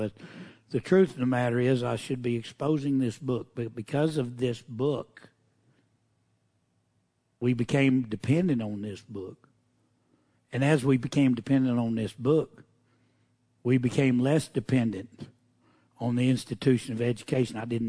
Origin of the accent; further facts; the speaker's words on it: Oklahoma, United States; I grew up in Oklahoma, so I think I went to a Jenner's meeting one time